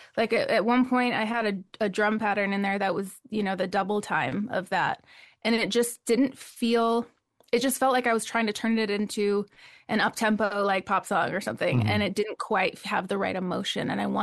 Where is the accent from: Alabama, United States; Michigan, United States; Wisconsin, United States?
Wisconsin, United States; Mazomanie; So I grew up in Mazamani, which, you know, if anybody knows that town, it's very small. It's about 1,500 mm-hmm. people.